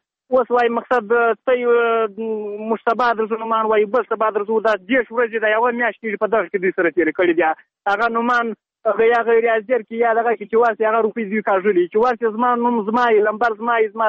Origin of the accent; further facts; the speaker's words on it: Badghis, Afghanistan; now in Herat, Afghanistan; موږ دلته مهاجر یو، د جاشوده د ولایت د بادغیس راغلی یو، د مرغاز ولسوالۍ دلته دا یو نیم کال کېږي موږ دلته پراته یو.